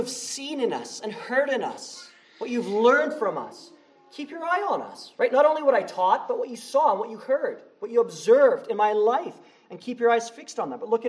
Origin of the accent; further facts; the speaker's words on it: England, United Kingdom; I couldn't say my R's as a kid. And my English neighbors loved it because I'm English.